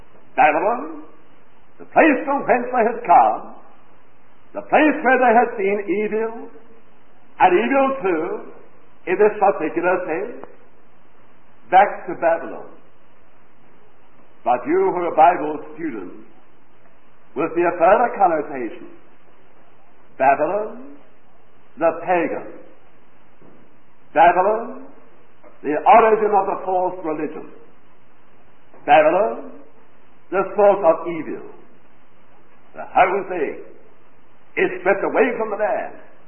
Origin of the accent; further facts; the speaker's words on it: England, United Kingdom; And don't put it down to my ignorance as an Englishman.